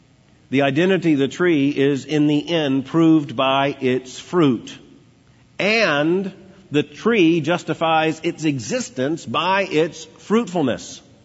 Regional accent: Florida, United States; Now, I grew up in Florida where we were surrounded by snakes.

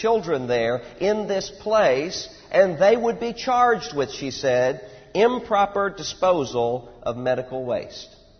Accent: Mississippi, United States; I was home visiting in Mississippi in my hometown while I was working on my doctorate here

